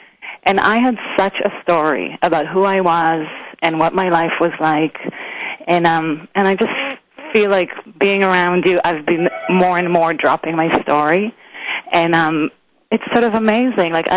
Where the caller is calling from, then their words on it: New York, United States; I'm calling from New York, yes.